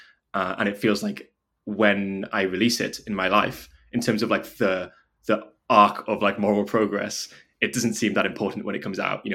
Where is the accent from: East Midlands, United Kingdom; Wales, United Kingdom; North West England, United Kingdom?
Wales, United Kingdom; Wrexham; now in London, United Kingdom; and I'm originally from North Wales, Wrexham. I now live in London